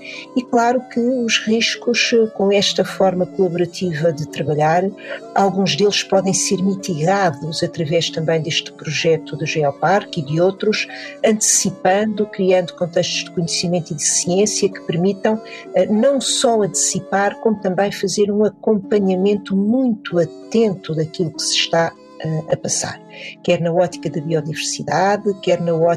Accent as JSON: {"language": "Portuguese", "country": "Portugal", "said": "para todos nós que vivemos em Portugal, que somos portugueses"}